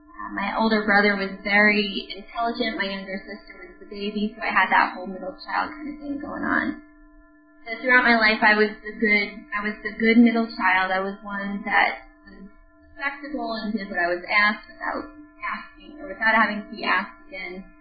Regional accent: Sarasota, Florida, United States; also born or lived in Riverview; I'm from Riverview, Florida, which is in the Tampa Bay area. I was actually raised in Sarasota, Florida, born and raised my entire life.

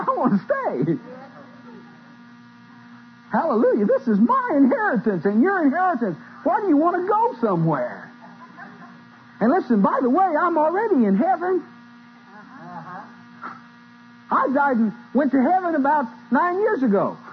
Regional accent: Illinois, United States; When I went back up to Illinois to my home state for the first time, I was leaving my hometown going on up to preach at Hegwich.

